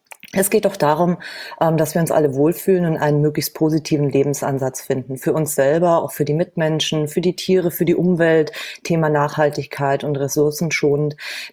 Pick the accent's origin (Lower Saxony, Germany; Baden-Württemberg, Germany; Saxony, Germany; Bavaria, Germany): Bavaria, Germany; Ich komme ursprünglich aus Bayern, da bin ich groß geworden, in der Nähe von München.